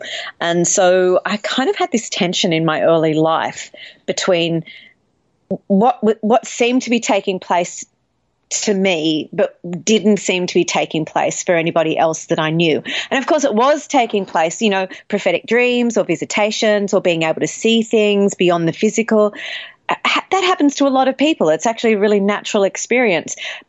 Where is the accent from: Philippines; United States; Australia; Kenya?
Australia; own bloodline, which is essentially, you know, a little Irish, a little Welsh, a whole lot of other stuff just thrown in because I'm Australian, who knows.